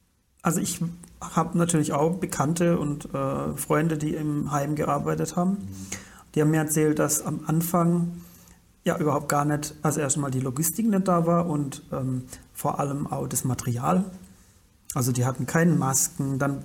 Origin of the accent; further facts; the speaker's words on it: Bretten, Baden-Württemberg, Germany; Wir sind jetzt hier heute in Bretten, in meiner Heimatstadt